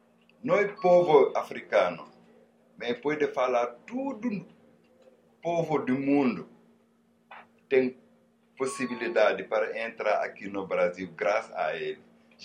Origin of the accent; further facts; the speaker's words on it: Senegal; born there; Portuguese is a second language; Eu nasci na cidade chamada Ambur, no Senegal.